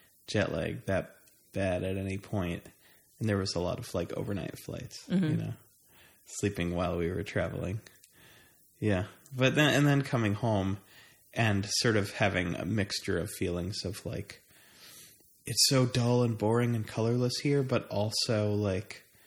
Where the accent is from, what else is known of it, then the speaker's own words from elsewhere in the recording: New York, United States; I'm from Long Island.